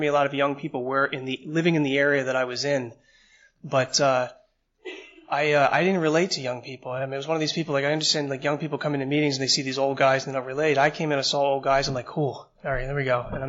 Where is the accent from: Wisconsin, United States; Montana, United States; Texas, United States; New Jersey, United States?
New Jersey, United States; Trenton; I grew up in a pretty bad neighborhood. I grew up in Trenton, New Jersey, and if anybody's familiar with Trenton, well, there's no reason to go there, really